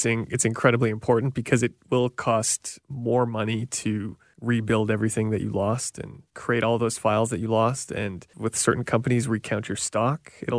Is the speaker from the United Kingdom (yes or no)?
no; Manitoba, Canada; I remember … kind of radio hits growing up because I'm from Manitoba.